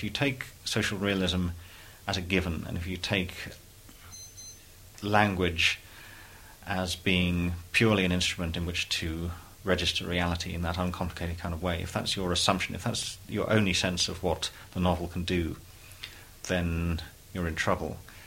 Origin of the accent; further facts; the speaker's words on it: United Kingdom; I'm as British as they come. You know, I'm British through several generations. I only speak the one language